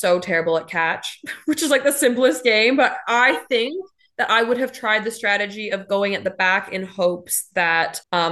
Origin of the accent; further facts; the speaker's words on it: Canada; now in England, United Kingdom; I moved from Canada to England